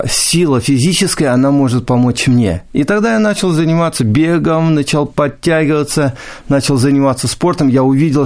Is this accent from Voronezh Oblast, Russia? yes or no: yes; Voronezh Oblast, Russia; born there; Я родился в Воронеже, в деревне.